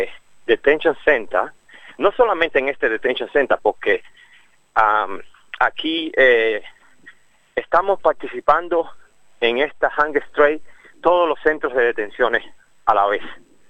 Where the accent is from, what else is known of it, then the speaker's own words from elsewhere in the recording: Sydney, New South Wales, Australia; yo que soy de Sydney, ¿qué yo hago en Perth?